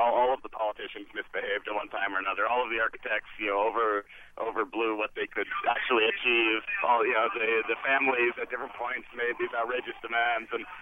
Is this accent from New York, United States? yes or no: yes; New York, United States; But looking at it as a New Yorker, it looks like a giant hole in the ground.